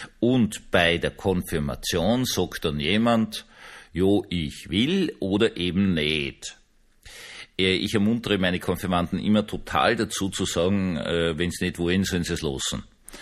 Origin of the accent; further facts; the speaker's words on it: Vienna, Austria; Ich habe das nur erlebt in meiner Kindheit in Wien-Gumpendorf